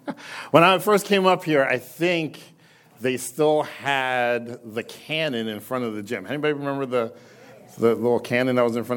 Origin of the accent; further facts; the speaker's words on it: Philadelphia, Pennsylvania, United States; I am from Philadelphia, a little church in Germantown.